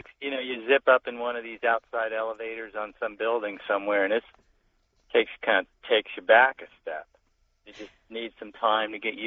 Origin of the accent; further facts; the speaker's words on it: Columbus, United States; Well, I grew up in Columbus